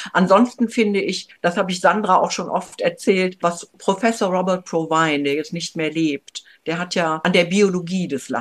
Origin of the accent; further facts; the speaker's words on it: Rhineland, Germany; Also, ich bin im Rheinland aufgewachsen und mit dem Karneval.